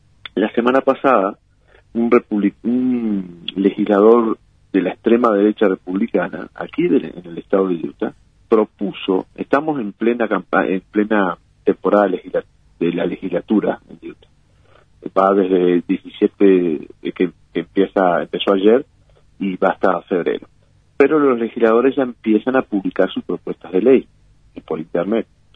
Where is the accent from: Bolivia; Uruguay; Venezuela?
Uruguay; y como todo uruguayo, uno orgulloso de esta película